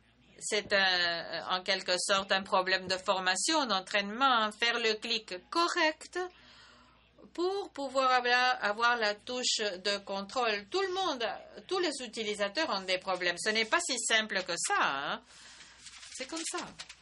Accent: Pakistan; French is a second language; J'ai déjà dit que je viens du Pakistan et au Pakistan, il n'y a pas une largeur de bande très, très importante.

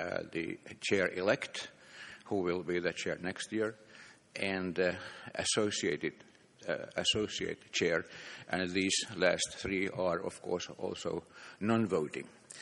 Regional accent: Finland; I come from Finland.

